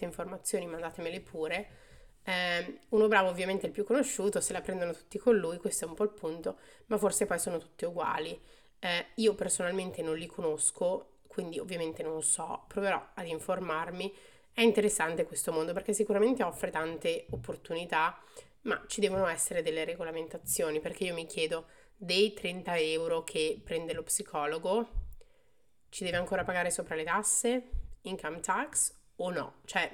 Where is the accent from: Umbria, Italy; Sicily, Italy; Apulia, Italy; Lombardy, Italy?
Lombardy, Italy; Sedriano; lo facessi a appunto Sedriano, da dove vengo io